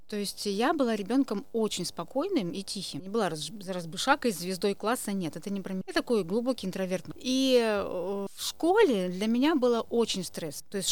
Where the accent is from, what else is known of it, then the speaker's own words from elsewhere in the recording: Urals, Russia; у меня родственники там все, и мы вообще родом с Урала.